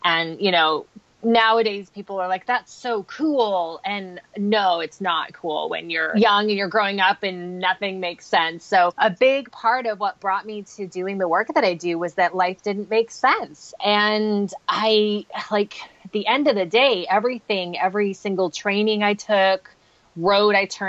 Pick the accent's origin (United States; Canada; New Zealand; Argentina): Canada; Goderich, Ontario; I live in Goderich, Ontario, and I grew up in Goderich, Ontario. So, you know, small town thinking.